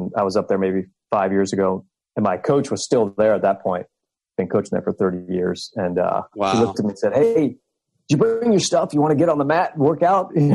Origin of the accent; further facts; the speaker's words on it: Virginia Beach, Virginia, United States; I grew up in Virginia Beach. So I'm back in my hometown as now in the SEAL teams.